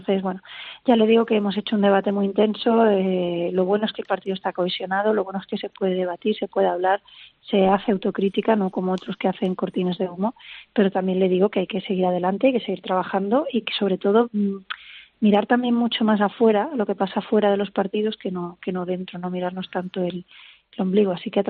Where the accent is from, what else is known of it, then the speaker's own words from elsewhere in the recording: Catalonia, Spain; a mí lo que más me preocupa de Cataluña, sinceramente, como catalana